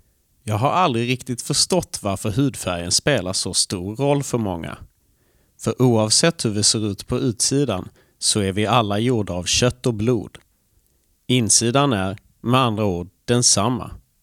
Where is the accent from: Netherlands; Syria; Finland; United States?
United States; Swedish is a second language; now in Sweden; och jag kommer från USA. Jag har många gånger fått höra otrevliga kommentarer på grund av min mörka hudfärg.